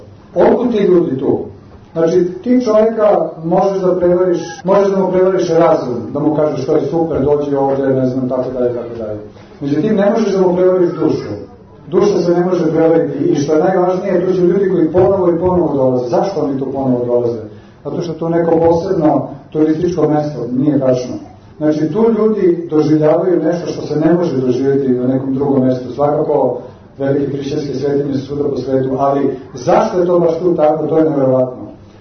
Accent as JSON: {"language": "Serbian", "region": "Belgrade", "country": "Serbia", "said": "ja sam rođen u Beogradu i mi Beograđani najmanje znamo u stvari dakle smo, mi smo jedna rekla bez korena ovako, ali ja ipak znam da je moj prađe po ocu u stvari iz okoline baš tamo Mrkonjića, tako"}